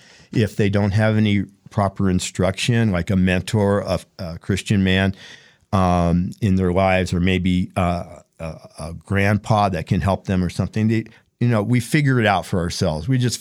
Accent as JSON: {"language": "English", "region": "California", "country": "United States", "tie": "born or raised there", "said": "A little bit about me. I grew up in California, and please don't hold that against me. It's a beautiful place."}